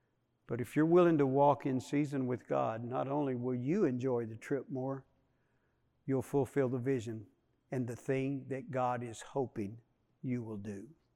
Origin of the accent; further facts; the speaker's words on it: Dallas, Texas, United States; I said, well, yeah, I'm from Dallas.